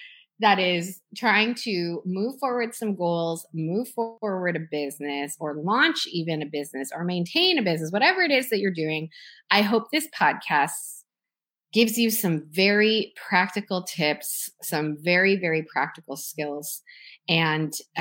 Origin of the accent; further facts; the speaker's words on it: Toronto, Ontario, Canada; I'm from Toronto.